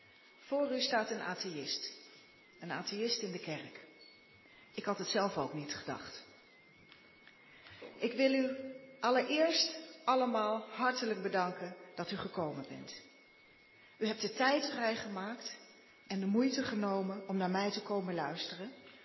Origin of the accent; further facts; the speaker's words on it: Dordrecht, South Holland, Netherlands; also born or lived in Drenthe; Ik ben opgegroeid in Dordrecht en Drenthe. Gereformeerd gedoopt. Mijn ouders zijn gescheiden toen ik 5 jaar oud was.